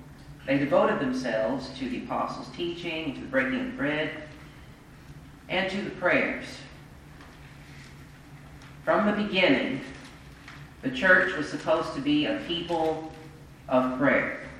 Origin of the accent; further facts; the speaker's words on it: Arkansas, United States; I'm from Arkansas, and I'm about 10 years older than I look.